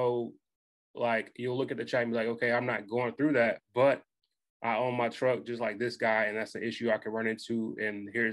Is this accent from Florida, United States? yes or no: no; Michigan, United States; now in Texas, United States; Growing up in Michigan, living in Texas, you know what I'm saying?